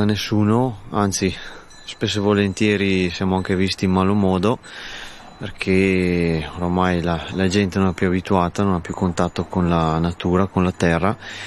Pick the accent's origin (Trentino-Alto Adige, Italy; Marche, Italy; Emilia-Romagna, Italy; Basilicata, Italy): Trentino-Alto Adige, Italy; vengo dalla Val Badia